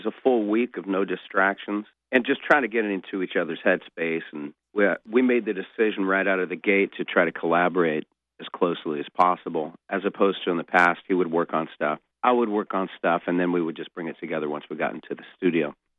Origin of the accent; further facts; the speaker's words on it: California, United States; I will never be Southern. You know, I'm from California. That's in my blood. The Pacific Ocean is in my vein.